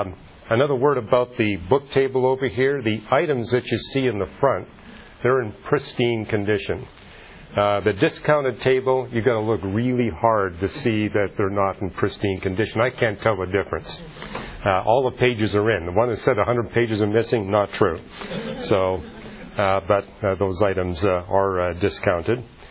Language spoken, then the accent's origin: English; Canada; Now, you know, I grew up in Canada